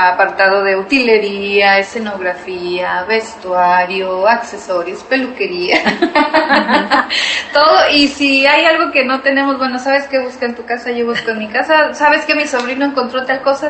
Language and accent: Spanish; Guadalajara, Jalisco, Mexico; Yo soy de Guadalajara, estudié teatro y al año creo me vine a vivir acá. Tengo una hermana viviendo